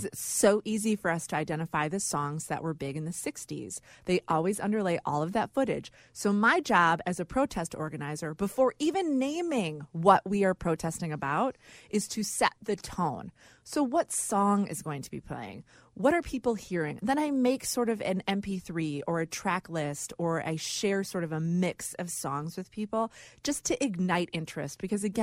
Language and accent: English; Winnetka, Illinois, United States; I feel like growing up in Winnetka, I was exposed to a lot.